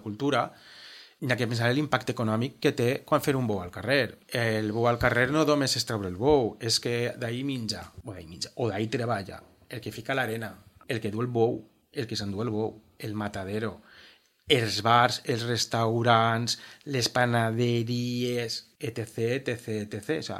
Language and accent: Catalan; Nules, Valencian Community, Spain; Jo m'he criat, soc de Nules, i jo no entenc les festes si no hi ha bou